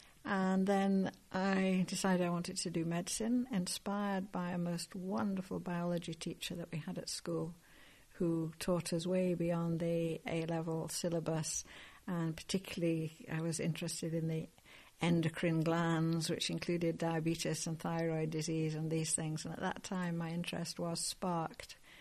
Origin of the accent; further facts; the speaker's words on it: Yorkshire and the Humber, United Kingdom; Well, I was born in Yorkshire and brought up there. My father was Irish.